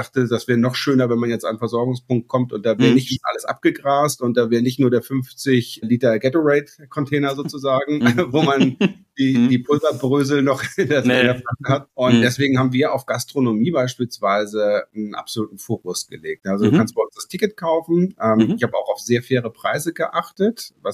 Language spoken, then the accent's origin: German; Sylt, Schleswig-Holstein, Germany; Ich bin Sylter. Ich bin auf Sylt geboren, genau, da zur Schule gegangen und ich habe eine sehr starke Verbindung zu Sylt. Das ist meine Heimat und obwohl ich in der Nähe von München lebe